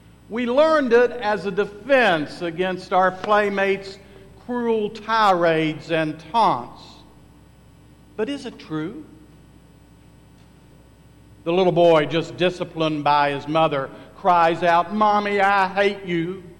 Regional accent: Huntington, West Virginia, United States; accent: Southern drawl; I was raised in Appalachia. In a city known as Huntington, West Virginia, and ended up in college in that same city. And so I have a little bit of a Southern drawl, but also an Appalachian twang.

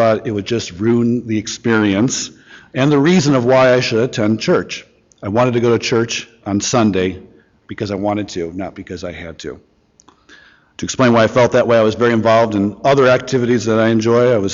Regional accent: Des Plaines, Illinois, United States; I grew up in Des Plaines with my older sister and my parents. We were Catholic, but did not attend church very often or almost never.

